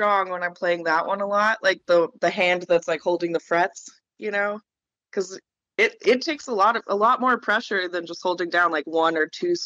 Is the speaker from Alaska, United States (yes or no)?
yes; Alaska, United States; Well, I grew up in Alaska, kind of.